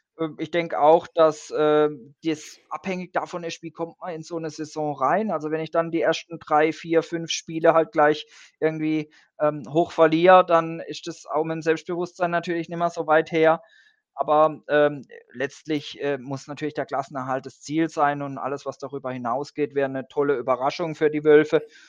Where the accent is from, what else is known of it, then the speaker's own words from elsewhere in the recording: Freiburg, Baden-Württemberg, Germany; wobei als Freiburger gibt es eigentlich nur ein Derby, nämlich Freiburg gegen Schwenningen